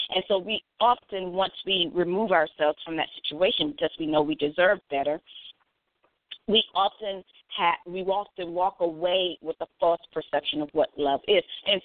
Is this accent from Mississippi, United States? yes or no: yes; Mississippi, United States; I'm from Mississippi. I get it in. I can get hood. I can get ghetto. I can get country.